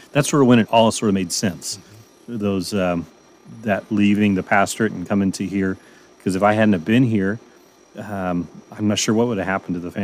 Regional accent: Altamont, Kansas, United States; I grew up in Altamont, Kansas, a little over about an hour from here.

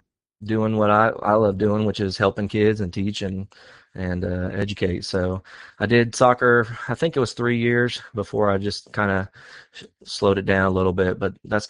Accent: Galveston, Texas, United States; I'm from Galveston, Texas.

